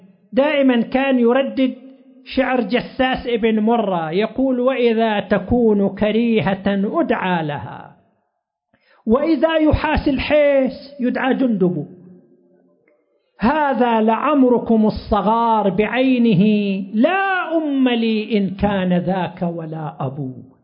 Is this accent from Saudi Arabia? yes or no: yes; Qatif, Eastern Province, Saudi Arabia; عندنا في القطيف أيضا كفاءات علمية وفكرية كثيرة